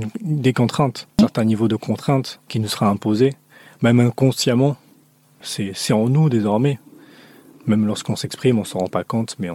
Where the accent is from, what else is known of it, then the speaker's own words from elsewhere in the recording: Madagascar; Je suis quelqu'un de très lent. Je viens de Madagascar.